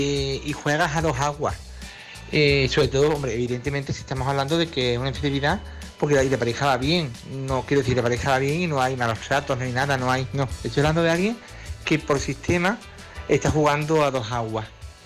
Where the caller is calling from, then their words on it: Córdoba, Andalusia, Spain; de Córdoba.